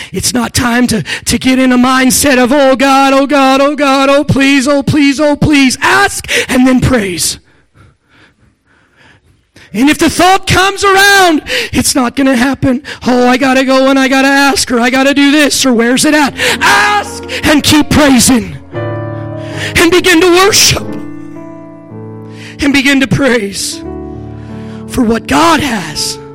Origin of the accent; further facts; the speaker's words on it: Maryland, United States; and I'm from Maryland originally, so I don't know all the history of Ohio